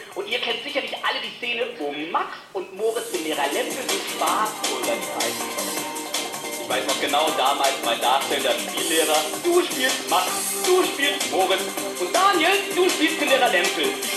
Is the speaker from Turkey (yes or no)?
no; Ethiopia; ich komme nicht aus Indien, ich komme aus Äthiopien. Ich komme aus Äthiopien, meine Eltern nicht. Beide nicht. Wie kann das sein? Ich kann es verraten, ich bin adoptiert.